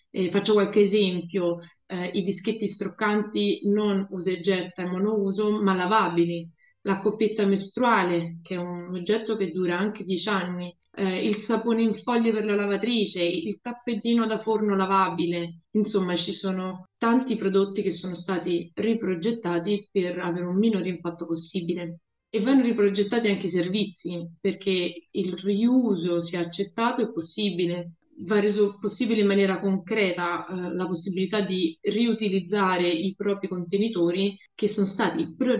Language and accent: Italian; Rome, Lazio, Italy; ho 31 anni, sono romana